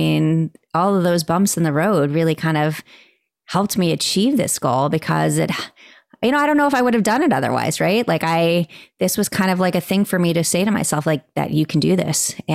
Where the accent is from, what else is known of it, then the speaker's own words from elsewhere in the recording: Florida, United States; And, you know, I'm from Florida. We're used to very warm temperatures and it was freezing.